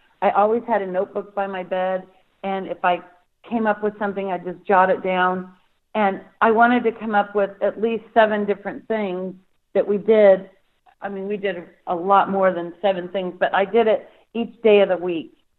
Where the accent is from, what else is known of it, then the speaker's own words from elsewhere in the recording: Illinois, United States; a small town in southeastern Illinois. And Porterville, Illinois was like the halfway point from my hometown to where my grandparents' farm was.